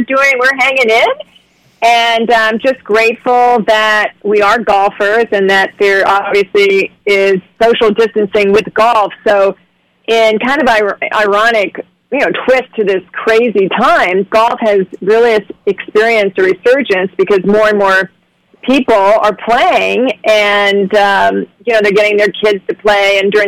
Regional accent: Ohio, United States; now in New York, United States; And, ironically, I did not grow up in New York. As you mentioned, I grew up in Ohio.

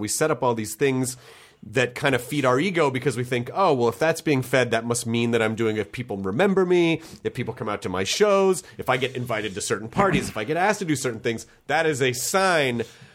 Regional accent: Memphis, Tennessee, United States; also born or lived in Kentucky / Denver / Florida; now in Los Angeles, United States; Yes, I was born in Kentucky, but I always say I'm from Tennessee because I spent a considerable chunk of my childhood there.

